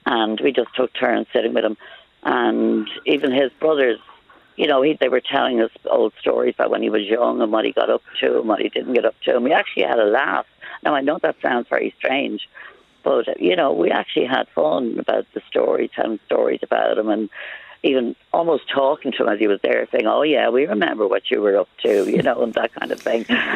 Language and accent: English; Dublin, Leinster, Ireland; I'm born and bred in Dublin.